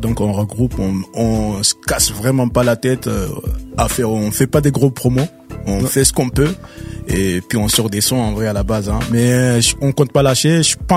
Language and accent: French; Clichy, Île-de-France, France; moi, je suis pas de Sevran à la base, je suis de Clichy.